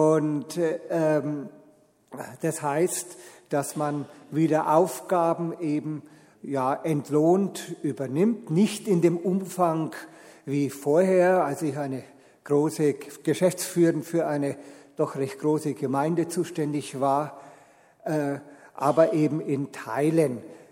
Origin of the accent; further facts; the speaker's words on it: Nuremberg, Bavaria, Germany; Ich komme ursprünglich aus Nürnberg, ich bin dort geboren, aufgewachsen und bin in der Jugendarbeit meiner Heimatgemeinde in Nürnberg-Zabow groß geworden.